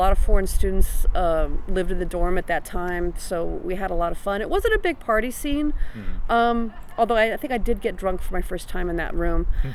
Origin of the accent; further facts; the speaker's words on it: Arizona, United States; I was from Arizona, and so I thought it was really cold here